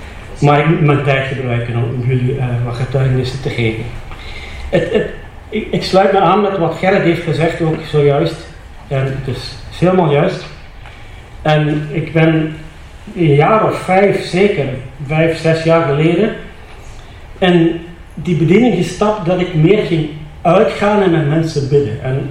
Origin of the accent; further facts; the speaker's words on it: Sint-Truiden, Flanders, Belgium; ik kom uit de Fruitstreek, Sint-Truiden. Hier is een naam Peer, maar ik zit in de streek waar de peren zijn. En ik ben 43 jaar christen, 42 jaar getrouwd.